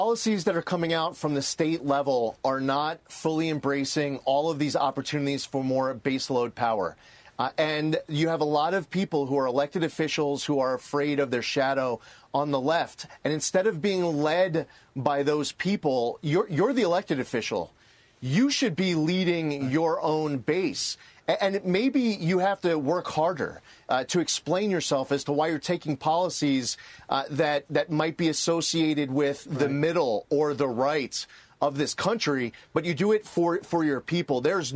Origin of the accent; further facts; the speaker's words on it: New York, United States; I'm a New Yorker, as you well know, Brian.